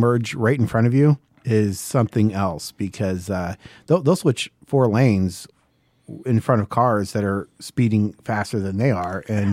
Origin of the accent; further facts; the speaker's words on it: Pennsylvania, United States; You know, I'm from Pennsylvania.